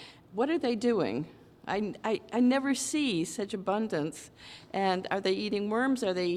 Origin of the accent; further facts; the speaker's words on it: West Gouldsboro, Maine, United States; I'm from West Goolsboro here on the Skudik Peninsula.